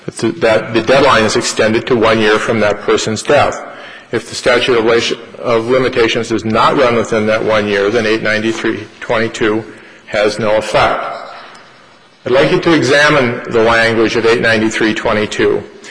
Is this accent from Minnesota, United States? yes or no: yes; Duluth, Minnesota, United States; I'm an attorney from Duluth, Minnesota.